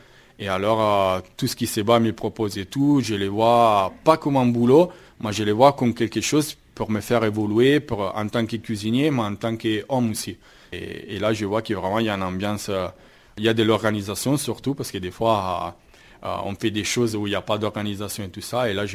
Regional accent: Milan, Lombardy, Italy; je viens de Milan. Bon, dans mon enfance et tout, risotto au CEP, ma mère, c'était un peu ça qu'on mangeait les dimanches

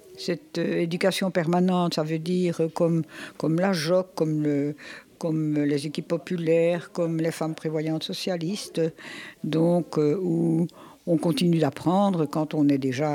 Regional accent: Wallonia, Belgium; born there; je suis née dans le Brabant-Wallon

